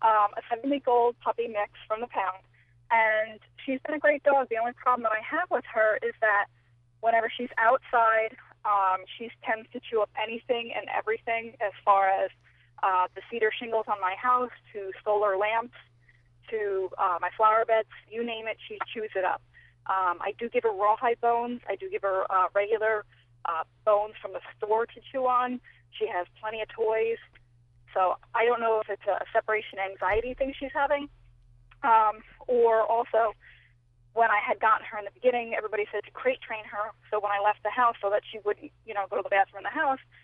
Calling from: Harrison, New York, United States; Hi. I'm calling from Harrison, New York.

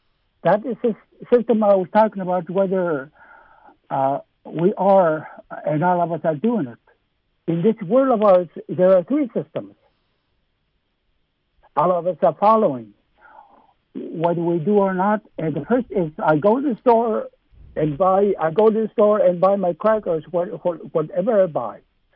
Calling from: Alaska, United States; I'm calling from East Alaska.

